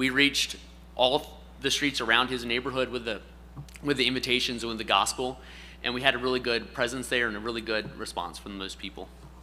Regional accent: United States; to me as an American, I'm like, we're going to get yelled at.

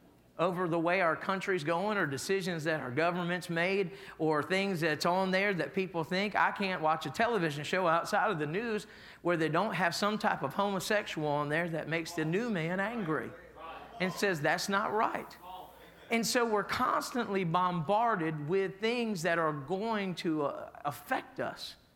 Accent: United States; I was born with the privilege of freedom of being an American

